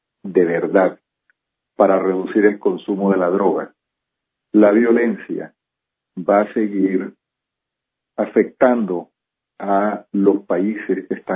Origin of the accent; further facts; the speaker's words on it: Honduras; Ese es un reto, un desafío que lo tomamos como hondureños, no por proteger a Estados Unidos, sino por nosotros mismos